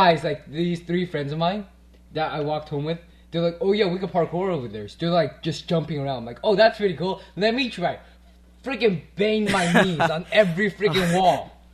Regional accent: Cranford, New Jersey, United States; I'm from Cranford, so like we have really athletic kids, even though we're a small town. And like, white people outnumber me like 40 to 1.

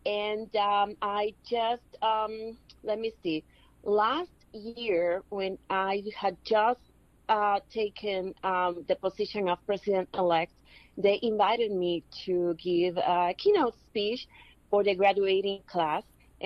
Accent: Puerto Rico; it's good that I am president and I am from Puerto Rico because I was able to call attention to the situation of the libraries there.

